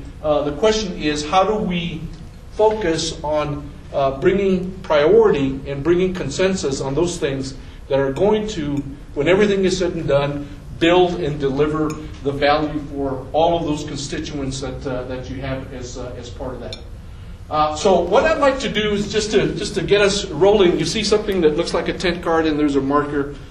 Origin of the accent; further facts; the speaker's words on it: El Paso, Texas, United States; I grew up in Ranchland, across from Ranchland Hills Middle School. Anybody knows where that is in the Lower Valley?